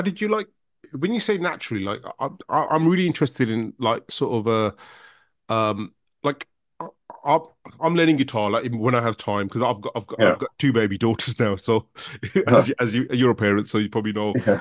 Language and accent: English; Handsworth, West Midlands, United Kingdom; I'm from Handsworth originally. I'm from Handsworth.